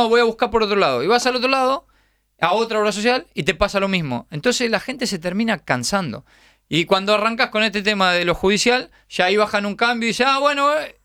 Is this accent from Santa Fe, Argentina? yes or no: no; Lanús, Buenos Aires Province, Argentina; Yo siempre jugué en el barrio, yo soy de Lanús y jugaba en Avellaneda